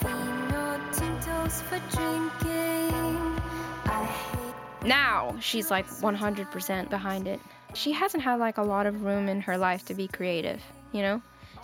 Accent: Los Angeles, California, United States; I make music. I'm from Los Angeles, and I'm a first-generation American. Both of my parents are from Honduras.

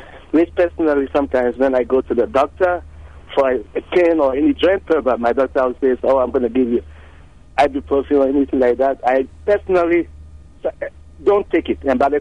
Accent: Ghana; English is a second language; Anyway, I'm from Ghana

